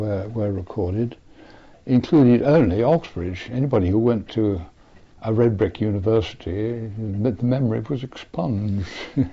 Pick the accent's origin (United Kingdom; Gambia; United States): United Kingdom; Claygate, South East England; born there; I was born in April 1922 in suburban Claygate in Surrey, in a small semi-detached house